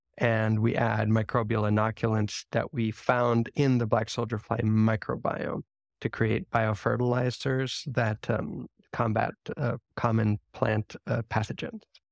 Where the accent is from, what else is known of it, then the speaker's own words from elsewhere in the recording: Ecuador; also born or lived in United States; I grew up in Ecuador in South America to American parents, and I had these really amazing surroundings. I lived in a tropical forested area of Ecuador that had a lot of cloud forest.